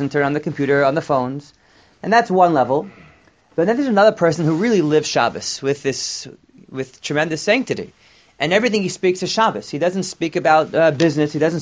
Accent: Teaneck, New Jersey, United States; I remember growing up in Teaneck.

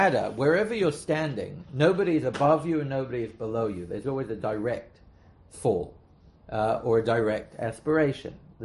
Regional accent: United Kingdom; So as a Brit, the changing of the guard is very important.

